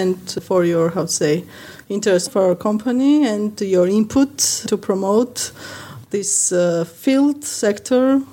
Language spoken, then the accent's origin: English; Tbilisi, Georgia; I come from Tbilisi, Georgia. As you mentioned, country, not a state.